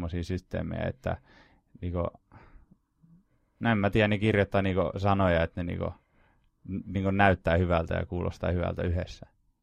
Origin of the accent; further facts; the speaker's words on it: Södertälje, Stockholm County, Sweden; born there; Mä oon syntynyt Sörretelissä.